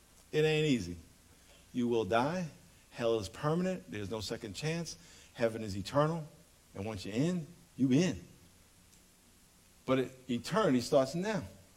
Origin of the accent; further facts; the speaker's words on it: New York, United States; He's from New York, so he had the whole New York thing, which I love because I'm from New York